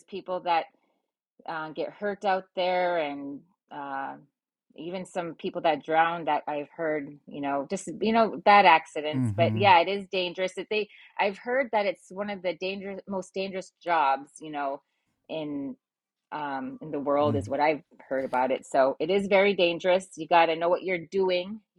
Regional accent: Alaska, United States; I was born and raised in Bristol Bay, so I was on a fishing boat when I was just a young girl

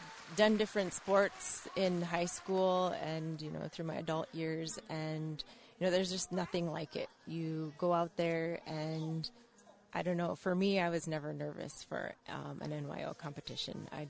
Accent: Nome, Alaska, United States; I'm from Nome. Happy to be here today.

